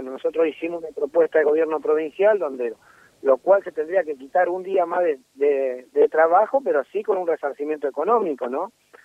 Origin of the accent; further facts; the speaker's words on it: Santa Fe, Argentina; somos todos santafesinos